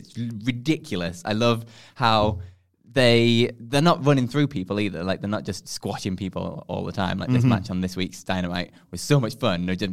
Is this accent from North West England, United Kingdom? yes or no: yes; Blackpool, North West England, United Kingdom; In case people don't know, I am from Blackpool.